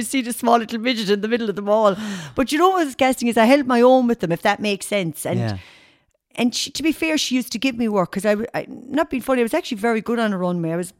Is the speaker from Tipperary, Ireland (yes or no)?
yes; Tipperary, Ireland; now in Galway, Ireland; I'm actually from Tipperary originally, but I'm living in Galway now over 33 years. So to be fair, Galway really is home. And that's not forgetting my roots either. I was born and reared in Tip, but in saying that, I'm living in Galway so long now, it's very home.